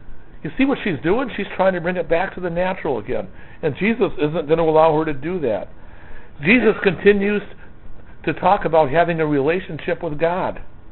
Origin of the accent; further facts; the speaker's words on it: Warren, Michigan, United States; I would say that I was from Warren, I knew that things weren't right in Warren. And I was ashamed to be brought up in that kind of an atmosphere.